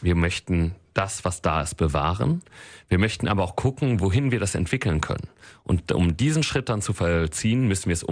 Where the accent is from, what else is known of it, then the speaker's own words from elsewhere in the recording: Wuppertal, North Rhine-Westphalia, Germany; born there; also born or lived in Hamburg; Absolut, ich bin 1982 hier in Wuppertal geboren, in der Landesfrauenklinik, wie viele andere Wuppertaler auch. Und ich liebe diese Stadt. Ich habe in Hamburg studiert, kam aus Hamburg wieder